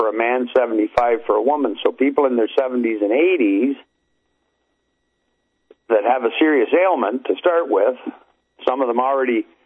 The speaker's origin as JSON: {"language": "English", "town": "Hamilton", "region": "Ontario", "country": "Canada", "tie": "born or raised there", "said": "Hamilton is my hometown. That's just an hour drive in the car from where I live now on the edge of Lake Erie."}